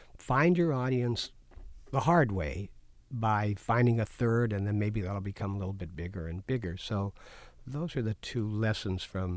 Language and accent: English; Canada; now in United States; I had never seen, I came from Canada.